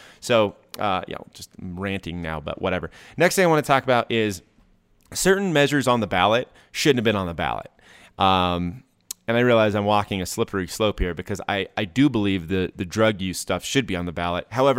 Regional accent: Colorado, United States; when I grew up in Colorado, I was right on the kind of on the tail end of the foothills, right? You know, it was close enough to drive to a Starbucks, but I had mountains behind my parents' house. It was kind of a cool place to grow up.

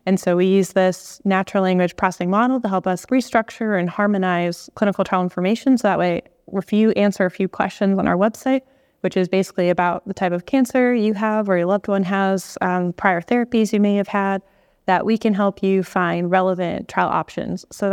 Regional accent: Boston, Massachusetts, United States; So I'm originally from Boston.

